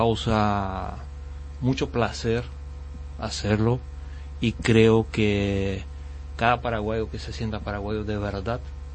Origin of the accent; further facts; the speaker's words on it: Mexico; No, yo soy mexicano.